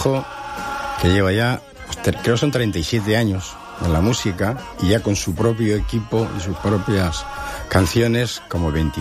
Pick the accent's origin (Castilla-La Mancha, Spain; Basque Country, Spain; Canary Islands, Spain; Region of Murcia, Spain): Castilla-La Mancha, Spain; Toledo; also born or lived in Madrid / Mora; Pues la verdad es que nací en Madrid, pero con muy poco tiempo, no sé, con meses creo, me llevaron con mis abuelos a un pueblo de Toledo, que es Mora, de Toledo. Ahí estuve hasta los 7 años. A los 7 años ya sí me fui a Toledo capital a estudiar hasta los 14 años aproximadamente.